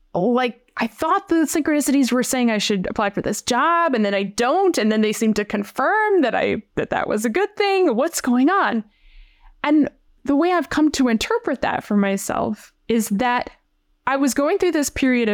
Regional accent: Virginia, United States; There was this job in my home state of Virginia, in the most beautiful part of the state, in the Blue Ridge Mountains.

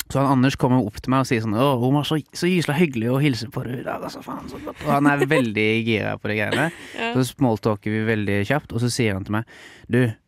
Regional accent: Arendal, Agder, Norway; min sånn sommer hjemme i Arendal.

